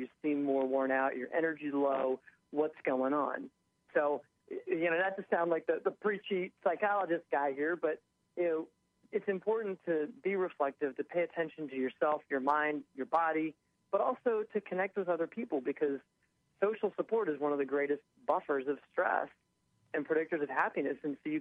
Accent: Jersey City, New Jersey, United States; even though I'm not that far away because I'm from Jersey City

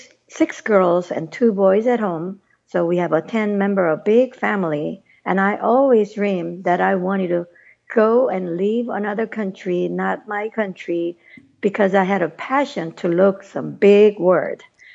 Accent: South Korea; English is a second language; I have seven. So total 8 include me.

